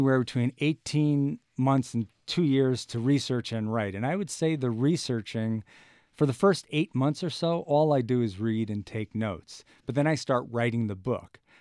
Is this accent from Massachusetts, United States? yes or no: yes; Marblehead, Massachusetts, United States; There was one pirate, John Quelch, who left from my hometown of Marblehead.